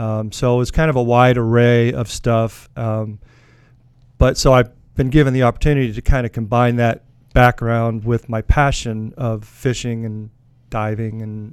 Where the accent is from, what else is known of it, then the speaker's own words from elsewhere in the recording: Orlando, Florida, United States; also born or lived in Winter Park; Actually, I was born in Winter Park, which is right outside of Orlando.